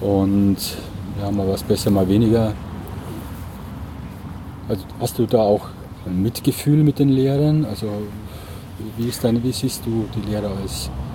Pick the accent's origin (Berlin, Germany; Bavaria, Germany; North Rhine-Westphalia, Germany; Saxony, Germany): Bavaria, Germany; ich komme ja aus Bayern